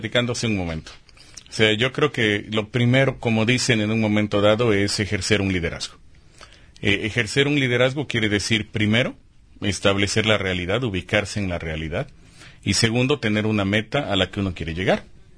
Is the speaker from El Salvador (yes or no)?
no; Mexico; Lo que ha pasado es que como cultura mexicana nos gusta seguir.